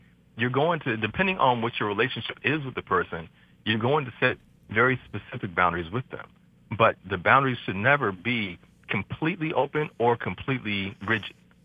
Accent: New York, United States; and I'm a New Yorker, so I'm going to just...

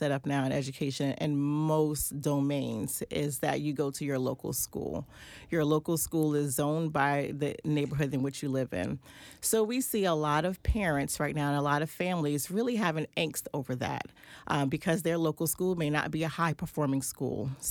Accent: Queens, New York, United States; also born or lived in Brooklyn; Well, I was born in Brooklyn, stayed there until about 5 or 6 years old, and we transitioned to Queens

